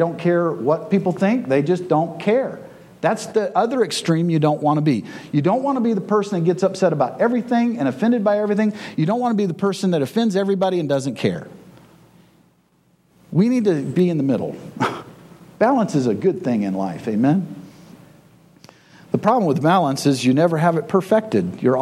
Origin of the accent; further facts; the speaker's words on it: the South, United States; Yeah, that's right, I'm from the South, and I'm death on racism, because it's nothing but pride.